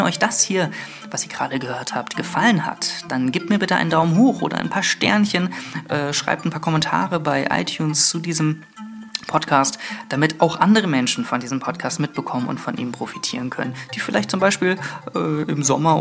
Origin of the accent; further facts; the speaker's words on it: Berlin, Germany; wo ich mich als Berliner doch ganz wohl fühle.